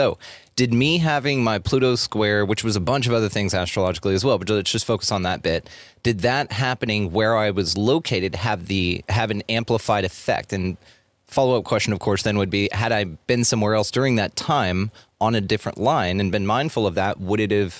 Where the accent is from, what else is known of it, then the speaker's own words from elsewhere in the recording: Texas, United States; because there's a lot of pride in being a Texan. And even going through the national process, I love saying that I'm a Texan.